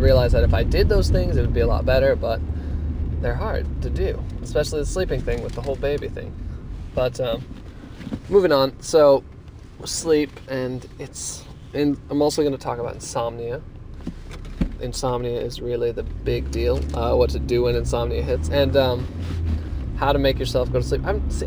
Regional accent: United States; That's right. I'm American.

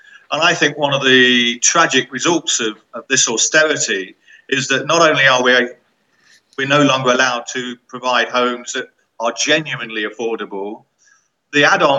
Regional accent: Leicester, East Midlands, United Kingdom; I was born and bred on New Park's estate in Leicester, which is next to Braunston.

